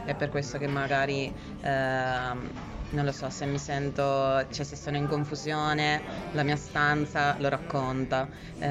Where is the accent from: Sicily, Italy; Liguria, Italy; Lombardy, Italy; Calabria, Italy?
Sicily, Italy; now in Turin, Italy; io vengo dalla Sicilia, quindi questi quadretti ci sono sia nella mia casa giù in Sicilia che nella casa che ora abito a Torino